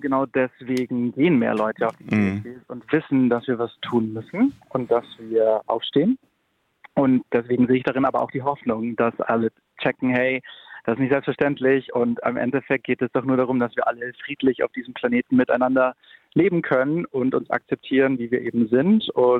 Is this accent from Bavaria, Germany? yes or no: yes; Bavaria, Germany; Also ich denke an meine Heimatstadt zurück, ein kleines Städtchen bei Nürnberg.